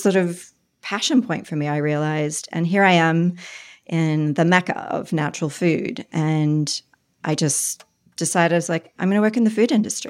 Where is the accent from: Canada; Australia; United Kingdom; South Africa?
Australia; now in Boulder, United States; Hey, I'm an Aussie expat. I live in Boulder, Colorado.